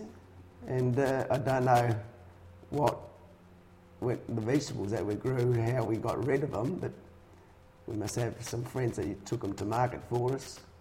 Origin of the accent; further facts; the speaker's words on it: Findon, South Australia, Australia; Yes, I was born in South Australia at Frogmore Road, Findon. But well, the hospital was at Torrensville, 17th of August 1940, where I was there for 9 years